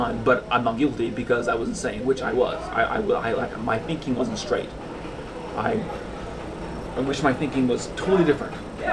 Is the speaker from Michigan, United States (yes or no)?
no; Concord, California, United States; Concord, California. That's where I got arrested, in Concord, California.